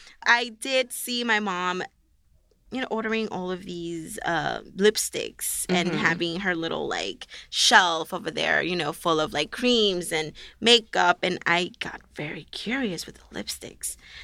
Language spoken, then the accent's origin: English; Queens, New York, United States; Well, I was raised in Queens. I grew up around a lot of Asian people, Koreans, Chinese.